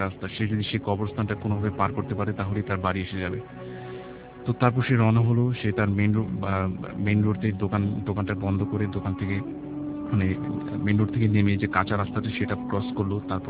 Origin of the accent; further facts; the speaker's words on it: Dhaka, Dhaka Division, Bangladesh; পুরান ঢাকা থেকে এসেছি, আমি এসএসসিএ পড়ছি।